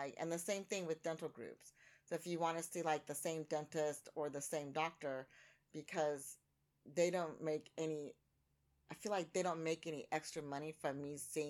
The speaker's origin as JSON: {"language": "English", "country": "United States", "said": "And I was like, because I'm American, yo."}